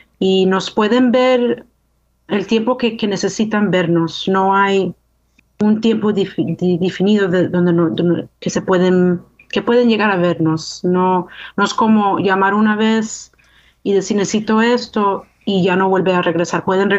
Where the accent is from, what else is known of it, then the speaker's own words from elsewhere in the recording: Easton, Pennsylvania, United States; yo soy de Lehigh Valley, siempre he estado en Lehigh Valley, crecí en Easton